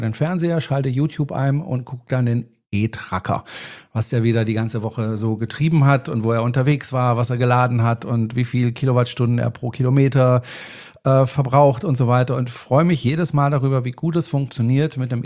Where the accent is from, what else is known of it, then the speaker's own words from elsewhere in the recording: Freiburg, Baden-Württemberg, Germany; Also in meiner Heimatstadt in Freiburg, da gibt es tatsächlich einige E-Busse